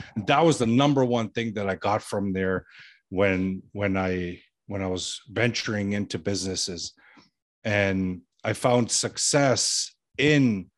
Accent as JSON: {"language": "English", "town": "Toronto", "region": "Ontario", "country": "Canada", "tie": "born or raised there", "said": "I grew up in Toronto, Canada, and surrounding areas."}